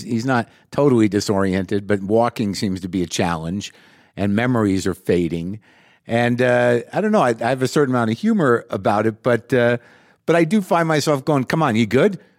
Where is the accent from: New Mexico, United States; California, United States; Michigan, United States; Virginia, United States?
New Mexico, United States; I've spent a few days here in New Mexico, my hometown.